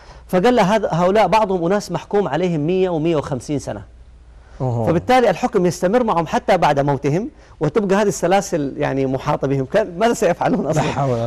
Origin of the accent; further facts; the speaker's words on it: Saudi Arabia; أعضاء هيئة كبار العلماء عندنا في السعودية